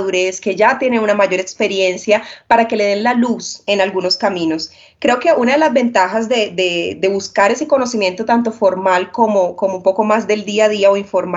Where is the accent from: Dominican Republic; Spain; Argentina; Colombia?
Colombia; lo que hace sentido para mí como emprendedora colombiana, mujer de 33 años